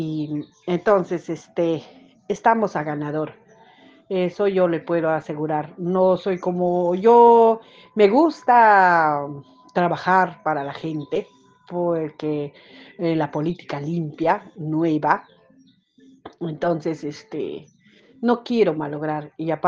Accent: Yaután, Ancash, Peru; Yo soy de allá de Ancash, del distrito de Yaután, provincia de Casma, departamento de Ancash.

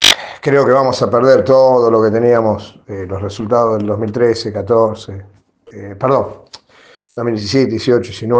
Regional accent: Mar del Plata, Buenos Aires Province, Argentina; Yo soy de Mar del Plata, hay otra gente que es de Bahía.

